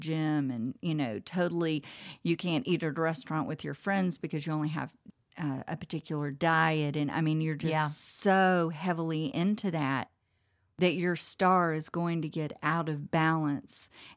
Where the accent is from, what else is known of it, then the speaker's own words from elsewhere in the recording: Texas, United States; I can't help it. I'm from Texas. Everything is about that Lone Star.